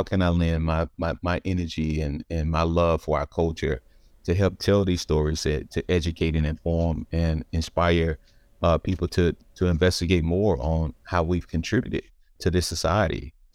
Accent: Bible, Arkansas, United States; One, I grew up in Bible, Arkansas, but it was Mississippi County, Arkansas, one.

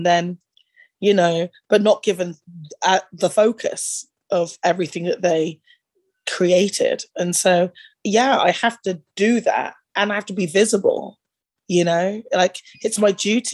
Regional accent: United Kingdom; being a Brit, growing up in very ungenred radio environment

